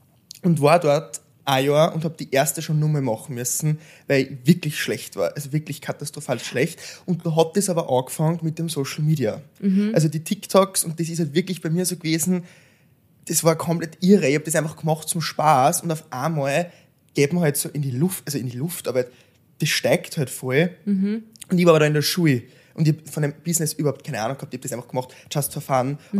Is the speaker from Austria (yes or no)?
yes; Thalheim bei Wels, Upper Austria, Austria; Also ich bin aufgewachsen in Oberösterreich in Thalheim bei Wels. Das ist der Nachbarort von Wels, also Wels, sagen wir.